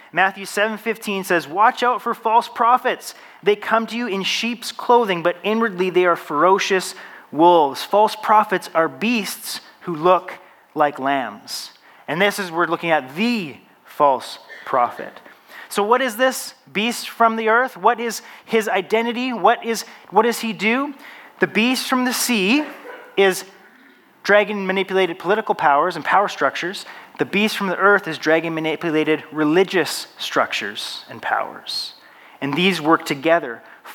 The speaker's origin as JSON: {"language": "English", "region": "British Columbia", "country": "Canada", "said": "But we are beautiful British Columbians, so we have all kinds of forests for these fires to burn"}